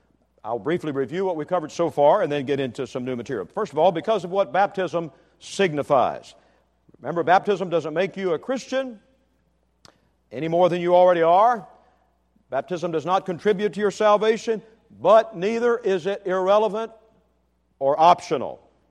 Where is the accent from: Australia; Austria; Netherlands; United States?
Netherlands; I'm from Holland originally. My name is Dutch. My ancestors came from the Netherlands.